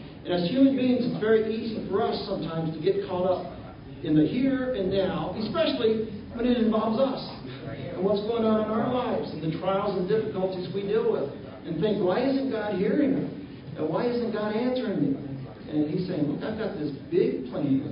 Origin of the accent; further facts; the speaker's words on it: Kentucky, United States; growing up in Kentucky, my dad used to like to take us sometimes to Churchill Downs in Louisville